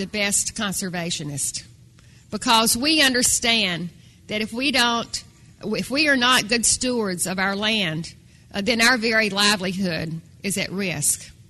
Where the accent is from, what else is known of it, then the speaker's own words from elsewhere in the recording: North Carolina, United States; I grew up in North Carolina, but I'm a farm girl from North Carolina.